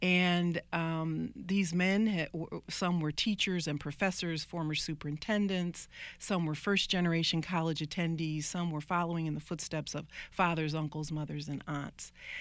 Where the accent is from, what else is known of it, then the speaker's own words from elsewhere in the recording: Toledo, Ohio, United States; also born or lived in Washington, D.C.; moved to Toledo, Ohio, which is where I grew up and where I really call home. Though I was born here in Washington, D.C. at Providence Hospital, Toledo, Ohio is home.